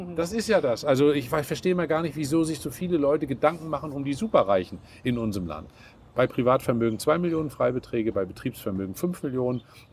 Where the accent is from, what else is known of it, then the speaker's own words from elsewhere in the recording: Mecklenburg-Vorpommern, Germany; Ich komme, wie gesagt, aus Mecklenburg-Vorpommern.